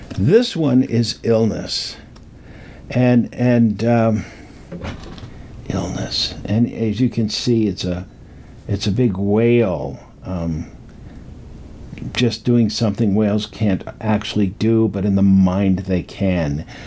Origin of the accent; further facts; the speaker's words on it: Rocky Mountain West, United States; But I grew up in the Rocky Mountain West. So to me, this feels like home.